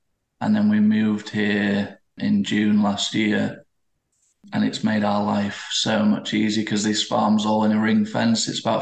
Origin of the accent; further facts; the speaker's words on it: Yorkshire and the Humber, United Kingdom; moved away as an adult; now in Rothbury, United Kingdom; I'm in Rothbury, Northumberland, right at the top of England. We're about 32 miles off Scotland. But I'm originally from Yorkshire. We moved here about a year ago now. We moved to a new farm last year from Yorkshire to Northumberland.